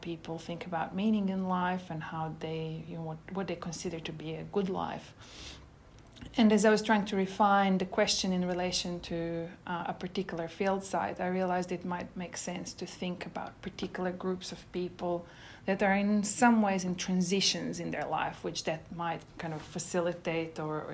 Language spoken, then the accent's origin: English; Croatia; I grew up in Croatia, and my high school had an exchange program with a high school in Japan.